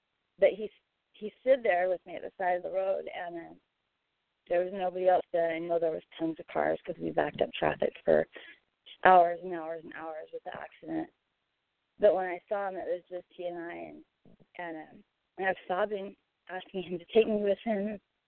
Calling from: Arizona, United States; from Arizona.

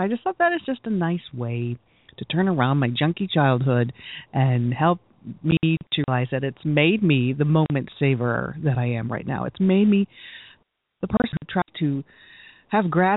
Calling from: Michigan, United States; I come to you from Michigan, and our state rock is the Petoskey Stone.

